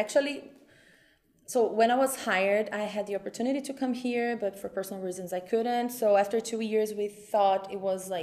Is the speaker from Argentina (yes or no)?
no; Brazil; English is a second language; Like I'm from Brazil, so I'm finding a lot of similarities